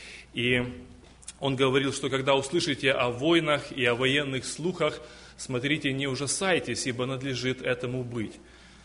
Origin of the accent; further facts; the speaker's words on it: Irpin, Kyiv Oblast, Ukraine; И я сам из Украины, как и братья передо мной, с города Ирпень, рядышком возле Киева.